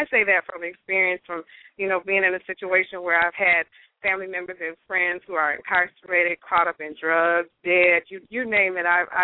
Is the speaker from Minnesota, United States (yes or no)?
yes; Minneapolis, Minnesota, United States; now in Texas, United States; I'm from North Minneapolis, and, you know, I just thank God for favor. I went through a lot in Minneapolis. Now I'm in Texas training to be a college president.